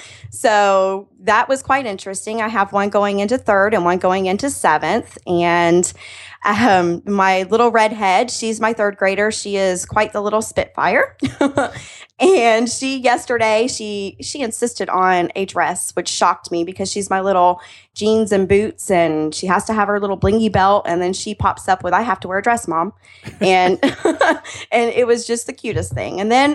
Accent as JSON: {"language": "English", "region": "Florida", "country": "United States", "tie": "born or raised there", "said": "And right now in my hometown where I live, we have Renee Strickland. She is the president of the cattle export company here in America and exports cattle all over the world. And she lives right here in Florida."}